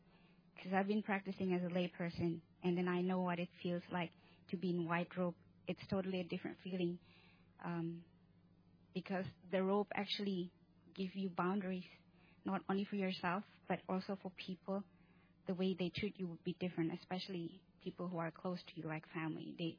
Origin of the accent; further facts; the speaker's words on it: Indonesia; And where I'm from Indonesia.